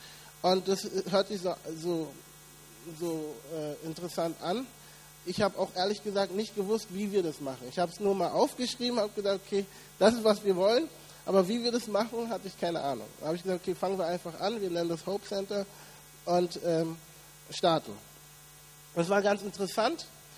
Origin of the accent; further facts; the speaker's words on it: Berlin, Germany; in Berlin aufgewachsen, in Schöneberger Kiez. Und das war nochmal ein anderes Spannungsfeld. Nun, in Berlin-Schöneberg, wo ich aufgewachsen bin, da musstest du lernen, dich durchzusetzen.